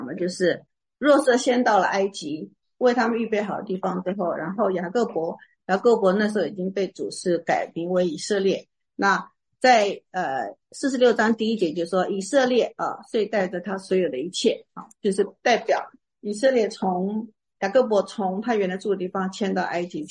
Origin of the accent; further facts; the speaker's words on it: China; 我们中国人讲说老年人是德高望重